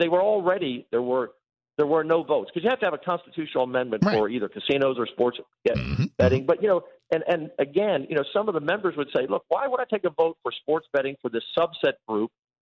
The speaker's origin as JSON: {"language": "English", "town": "Baltimore", "region": "Maryland", "country": "United States", "tie": "born or raised there", "said": "I grew up in Baltimore from a blue-collar family."}